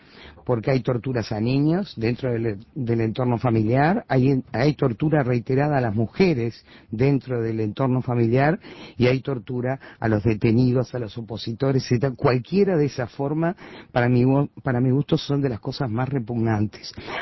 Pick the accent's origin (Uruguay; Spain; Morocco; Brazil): Uruguay; nosotros lo vivimos también como uruguayos y como uruguayas.